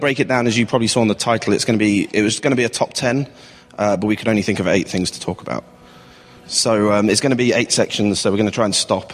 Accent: United Kingdom; accent: British; As you can tell by my accent, I'm British, so try and bear with me.

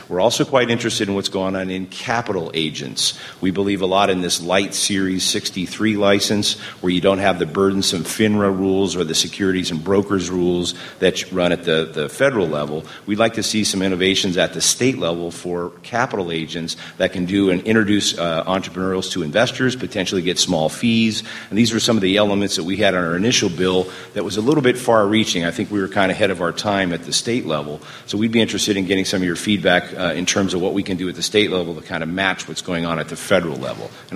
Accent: Colorado Springs, Colorado, United States; I'm from Colorado Springs.

